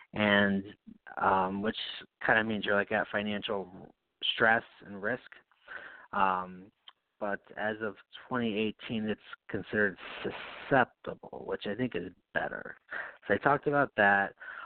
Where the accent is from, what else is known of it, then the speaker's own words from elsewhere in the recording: Knox, New York, United States; It's the town of Knox. It's up in the hill, Hilltowns.